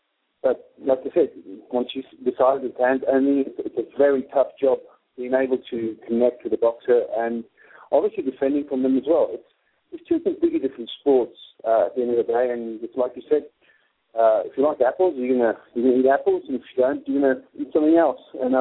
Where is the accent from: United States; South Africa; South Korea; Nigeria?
South Africa; born there; moved away; also born or lived in England; I was born in South Africa. I moved to England in 96.